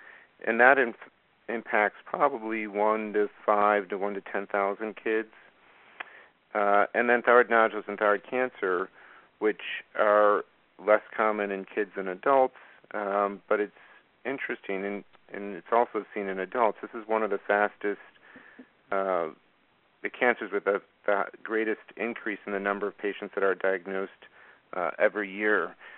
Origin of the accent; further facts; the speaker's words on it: Buffalo, New York, United States; So as you mentioned, I'm from Buffalo, New York.